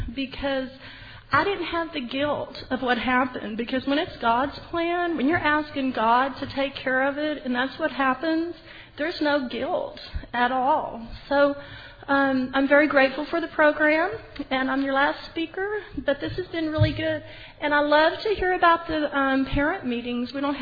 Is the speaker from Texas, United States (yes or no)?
yes; Texas, United States; I'm from South Texas.